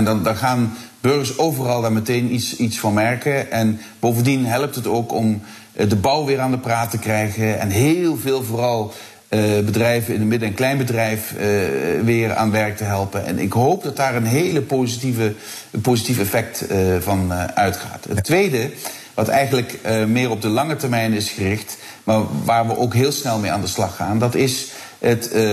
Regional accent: Heerlen, Limburg, Netherlands; Als ik aan mijn eigen regio denk. Heerlen, Kerkrade, Brunsum, al die.

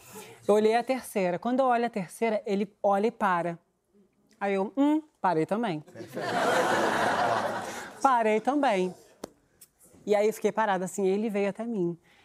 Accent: São Gonçalo, Rio de Janeiro, Brazil; E eu tava em São Gonçalo, porque sou de São Gonçalo. São Gonçalo pro mundo.

